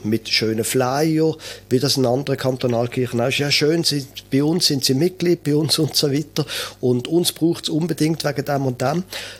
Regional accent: Basel, Basel-Stadt, Switzerland; ich bin jetzt in Basel aufgewachsen

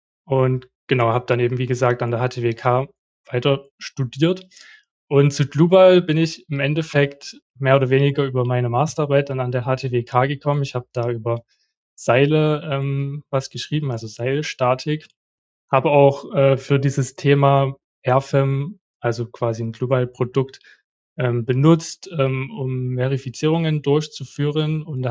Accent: Saxony, Germany; ich bin 26 Jahre alt und ich komme gebürtig aus dem Erzgebirge in Sachsen.

